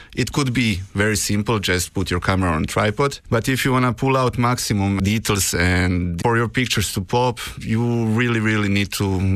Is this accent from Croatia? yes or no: yes; Croatia; moved away as an adult; now in Killarney, Ireland; I'm originally from Croatia, but I moved here in Killarney in 2015.